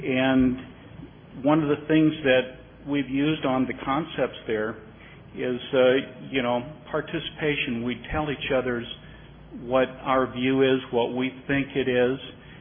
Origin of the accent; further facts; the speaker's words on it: Lincoln, Nebraska, United States; Good morning. … I'm from Lincoln, Nebraska.